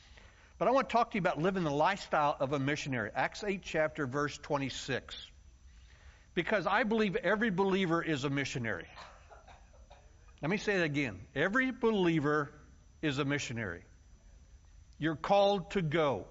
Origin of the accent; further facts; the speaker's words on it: Missouri, United States; It was a church 32 miles from my hometown called Linnaeus, Missouri.